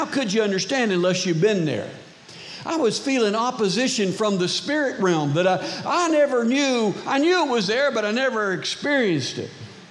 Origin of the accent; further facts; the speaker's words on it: Daytona Beach, Florida, United States; We grew up in Daytona Beach, And we're there in farm country.